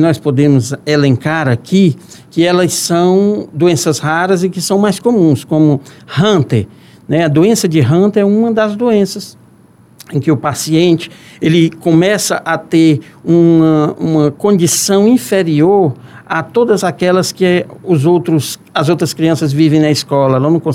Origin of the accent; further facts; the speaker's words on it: Ceará, Brazil; Eu sou cearense, amo a minha terra, né? Eu tenho orgulho de ser cearense.